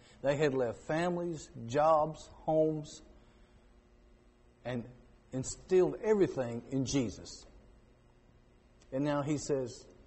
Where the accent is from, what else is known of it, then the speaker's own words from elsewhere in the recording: Virginia, United States; I am from Grayson County, Virginia.